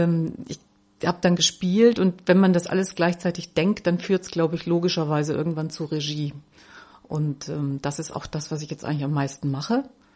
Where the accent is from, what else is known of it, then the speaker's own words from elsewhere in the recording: Southern Germany, Germany; also born or lived in Berlin; Genau, ich komme aus Süddeutschland. Ich bin von Berlin aus nach Albstädt gezogen.